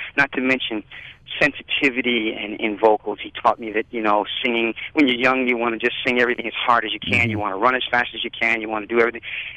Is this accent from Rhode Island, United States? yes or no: yes; Providence, Rhode Island, United States; I mean, I grew up in Providence, Rhode Island, where I don't know if you're aware … you know, a really great R&B singer that's done well for himself, and I went to high school with his nephews